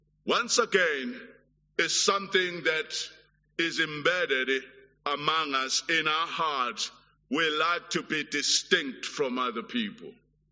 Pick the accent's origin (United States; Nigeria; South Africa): South Africa; Even us as a South African, given our political background, is a shock.